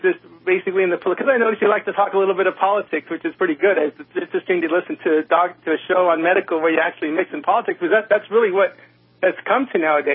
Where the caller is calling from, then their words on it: Riverside, California, United States; I'm calling from Riverside.